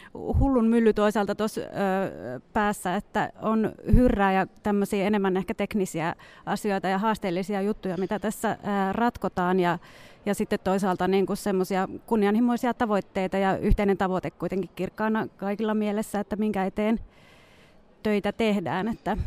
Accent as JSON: {"language": "Finnish", "town": "Puumala", "region": "South Savo", "country": "Finland", "lives_now": "Helsinki, Finland", "said": "mä oon Puumalasta, siis sieltä Etelä-Savosta itse kotoisin harvaan asutulta maaseudulta ja siellä, vaikka nyt viihdyn kyllä Helsingissä, asun tällä hetkellä ja viihdyn täällä, mutta et niin kuin peruskallio ja sielumaisema on sitten siellä Saimaan rannalla."}